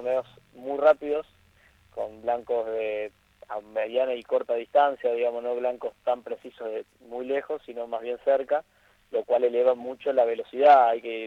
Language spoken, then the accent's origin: Spanish; Rafaela, Santa Fe, Argentina; somos, bueno, yo de Rafaela